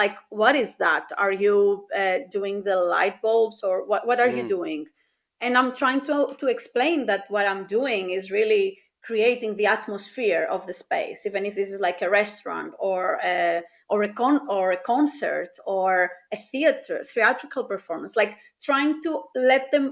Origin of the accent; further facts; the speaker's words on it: Greece; I'm also originally from Greece, and I'm right now like spending a lot of my time here